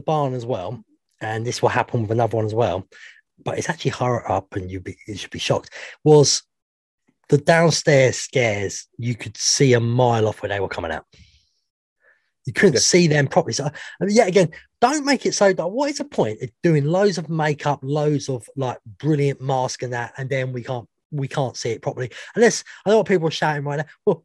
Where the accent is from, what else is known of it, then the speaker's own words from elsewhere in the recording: United Kingdom; but maybe because I'm British